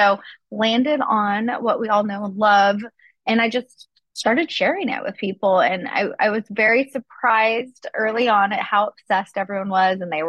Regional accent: Wichita Falls, Texas, United States; I grew up in Texas. I grew up in Wichita Falls.

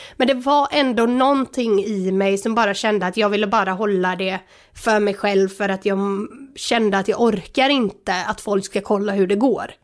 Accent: Lerum, Västra Götaland County, Sweden; also born or lived in Oslo, Norway; jag är född i Oslo faktiskt. Men sen så flyttade jag till Sverige. Och då flyttade vi till Lerum när jag var kanske 8, 9 kanske. Så då flyttade jag till Lerum och sen så har jag bott här typ hela mitt liv sedan dess då.

